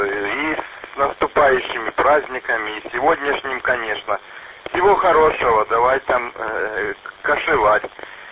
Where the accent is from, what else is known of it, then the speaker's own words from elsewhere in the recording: Horlivka, Donetsk Oblast, Ukraine; Да, я знаю, я коренной горловчанин, так что все знаю.